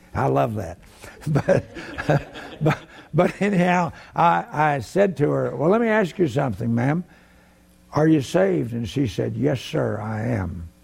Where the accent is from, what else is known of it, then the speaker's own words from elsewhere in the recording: Oklahoma City, Oklahoma, United States; I said, no, I'm from Oklahoma City.